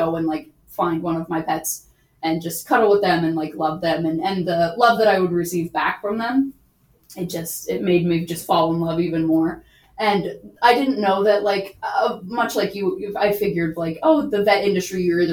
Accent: New Brunswick, Canada; ever since I grew up in New Brunswick and they're still in New Brunswick.

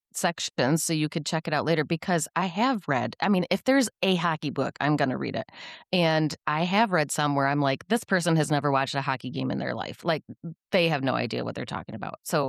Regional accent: Michigan, United States; like I'm from Michigan, which I don't know if you know anywhere like U.S.

